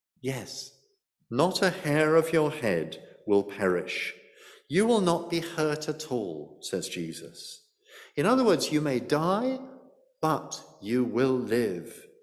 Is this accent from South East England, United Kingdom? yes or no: yes; South East England, United Kingdom; In our village church where I grew up in Surrey